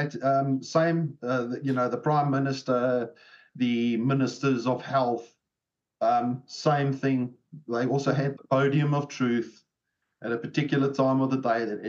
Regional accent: South Africa; accent: South African; now in New Zealand; I am a Kiwi with a South African accent.

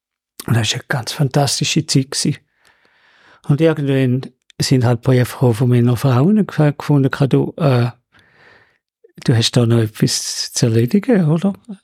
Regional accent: Switzerland; ich komme aus der Schweiz.

